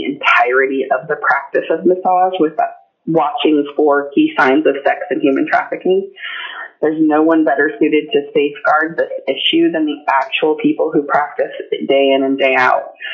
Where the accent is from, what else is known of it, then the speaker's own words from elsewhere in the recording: Homer, Alaska, United States; I'm from Homer, Alaska